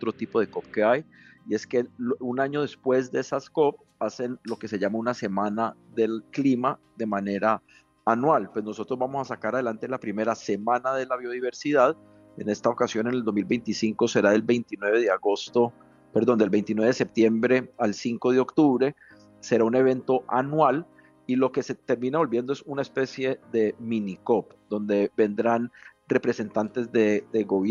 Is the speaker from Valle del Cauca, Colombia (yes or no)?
yes; Cali, Valle del Cauca, Colombia; Entonces, esto es un como caleño, pues es un sentimiento muy bello, y seguiremos trabajando para proyectar a Cali.